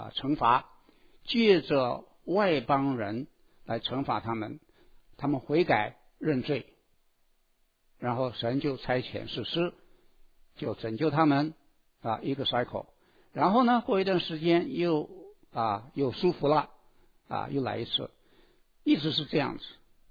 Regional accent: China; 我们中国人讲的这句话，我很不喜欢，因为很难听

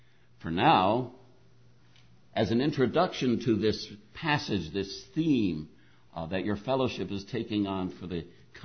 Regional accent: New England, United States; I come from New England, and in New England, in these older areas, you see abandoned churches

